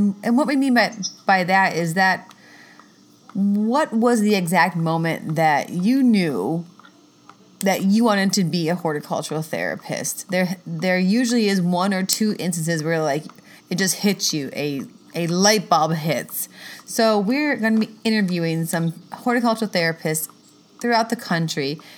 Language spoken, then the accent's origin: English; New York, United States; Hosting, yeah. Originally from New York